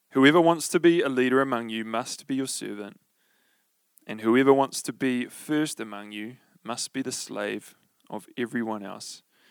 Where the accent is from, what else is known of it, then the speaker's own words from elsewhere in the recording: Tauranga, Bay of Plenty, New Zealand; also born or lived in Hamilton; many of you will know I grew up in Tauranga. While that is true, what many of you won't know is that I was born in Hamilton.